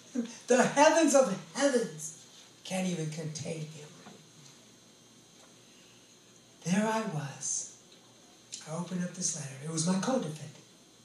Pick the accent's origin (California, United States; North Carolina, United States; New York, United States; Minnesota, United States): California, United States; Woodland; I'm like, I'm from Yolo County, dude. I'm like, we don't have gangs in Woodland.